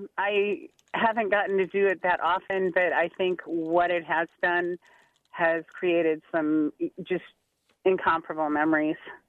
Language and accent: English; Cedar Rapids, Iowa, United States; spending hours and hours of unstructured time out and about my neighborhood growing up in Cedar Rapids, which even then was, you know, enough of a city.